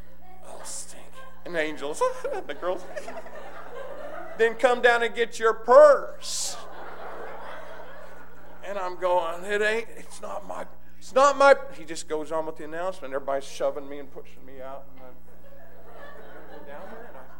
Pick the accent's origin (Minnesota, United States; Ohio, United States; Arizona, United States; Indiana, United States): Indiana, United States; Jasonville; Town of 1,500 people, walk in an auditorium that has about five times the population of my hometown in it. Go to a college, a couple thousand students. … Jasonville, Indiana.